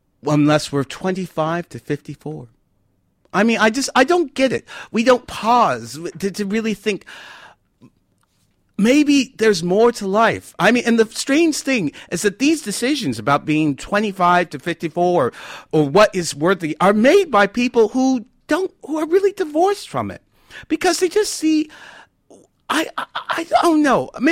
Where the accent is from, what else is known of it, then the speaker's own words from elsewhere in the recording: United States; Now, I'm American. I don't know if you know that. I'm American. Now, I'm actually quite proud to be American